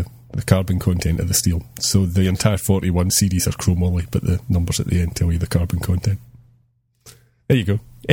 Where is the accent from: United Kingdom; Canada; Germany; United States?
United Kingdom; Edinburgh, Scotland; as someone who was born and bred in Edinburgh